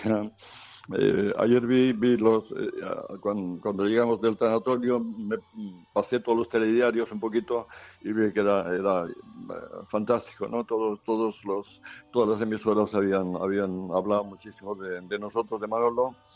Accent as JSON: {"language": "Spanish", "town": "Barcelona", "region": "Catalonia", "country": "Spain", "tie": "born there", "said": "nací en Barcelona, pero mis padres eran aragoneses"}